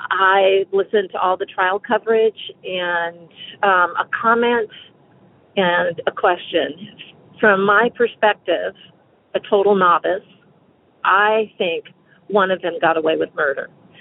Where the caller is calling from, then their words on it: North Carolina, United States; I'm calling from North Carolina.